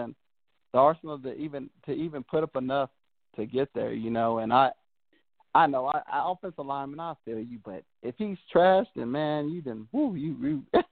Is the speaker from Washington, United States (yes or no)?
no; Arlington, Texas, United States; I grew up in Arlington, so I grew up in Texas. So, you know, everybody loved the Dallas Cowboys.